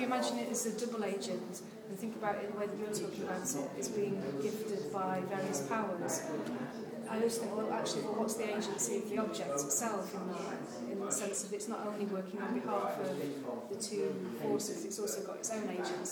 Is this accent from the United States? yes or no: no; England, United Kingdom; accent: northern; Sorry, my northern accent. Booked, not bugged.